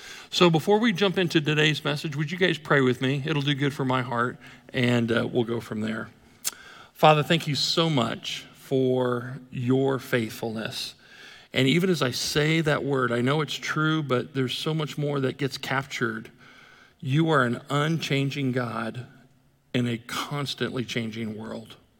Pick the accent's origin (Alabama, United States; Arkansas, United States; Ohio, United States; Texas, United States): Texas, United States; Dallas-Fort Worth; I grew up right here in the Dallas-Fort Worth area.